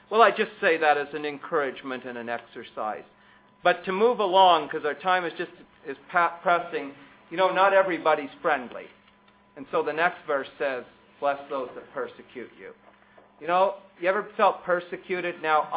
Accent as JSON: {"language": "English", "country": "Canada", "said": "I'm always asked never to evangelize on the street because I'll be let go as a Canadian, but they're left behind as the targets for persecution."}